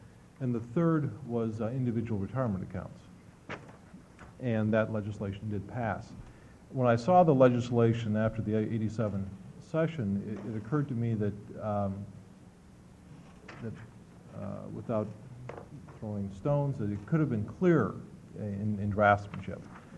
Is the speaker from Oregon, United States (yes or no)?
yes; Eugene, Oregon, United States; I'm from Eugene.